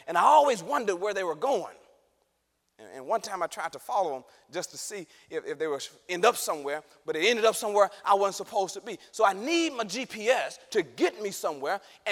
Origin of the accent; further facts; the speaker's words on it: Dallas, Texas, United States; now in St. Louis, United States; I'm originally from Dallas. We moved to St. Louis in 2006.